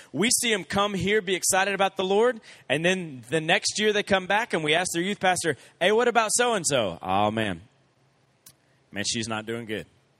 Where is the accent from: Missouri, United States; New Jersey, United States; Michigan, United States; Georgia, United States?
Georgia, United States; Columbus; I'm from Columbus, Georgia, which is right on the Alabama line, right near the Chattahoochee.